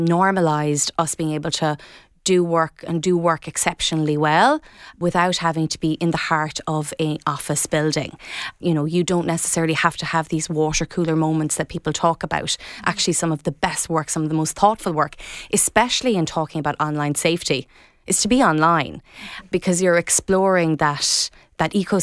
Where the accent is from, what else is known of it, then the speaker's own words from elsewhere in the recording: Tralee, Munster, Ireland; also born or lived in Dublin; I'm originally from Tralee. I recently relocated back here after 20 years in Dublin